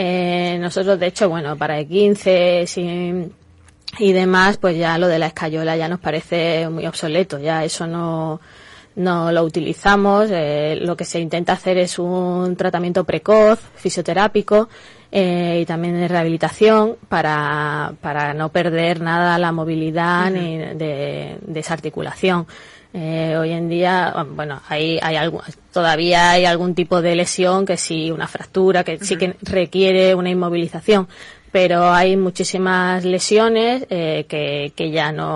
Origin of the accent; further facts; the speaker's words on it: Marbella, Andalusia, Spain; yo soy de aquí y la verdad que siempre he querido traer algo así a mi pueblo.